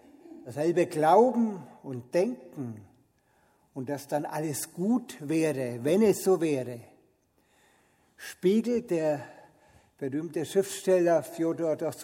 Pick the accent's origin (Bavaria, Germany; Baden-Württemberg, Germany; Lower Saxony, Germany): Bavaria, Germany; Nuremberg; In meiner Kindheit in Nürnberg gab es für mich entweder Protestanten oder Katholiken.